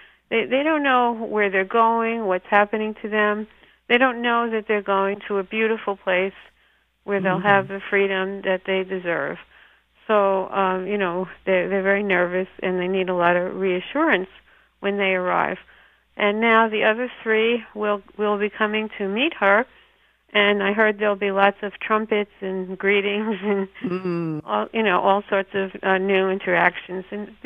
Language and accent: English; Brooklyn, New York, United States; And when I grew up in Brooklyn, we actually had some street dogs that I tried to help.